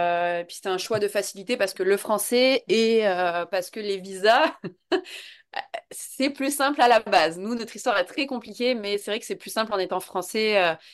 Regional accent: France; moved away as an adult; now in Canada; depuis 4 ans, j'ai quitté la France en début de Covid avec mes deux enfants

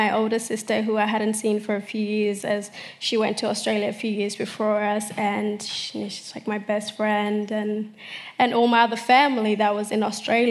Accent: Kakuma, Turkana County, Kenya; also born or lived in South Sudan; So my family, when I was born in South Sudan, my family was fleeing war, and then they landed in Kakuma refugee camp where I grew up, and Kakuma was my first home.

